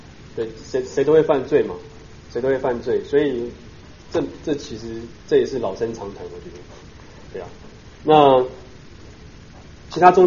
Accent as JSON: {"language": "Chinese", "region": "Taipei", "country": "Taiwan", "tie": "born or raised there", "said": "我信主以前就我是在台北市长大的那个小孩，所以很 typical， 就是家里是小康的家境，"}